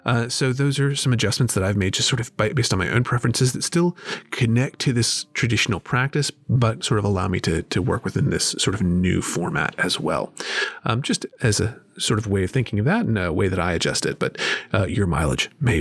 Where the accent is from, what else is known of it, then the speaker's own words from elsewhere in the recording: the South, United States; For example, I grew up in the South, where one of the things that we eat every year are black-eyed peas and greens